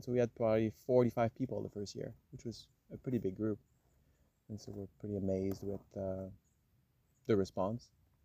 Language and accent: English; Quebec, Canada; now in Salt Spring, Canada; I'm from Quebec originally, and I've been on the West Coast for about 20 years, living on Salt Spring for 10 years.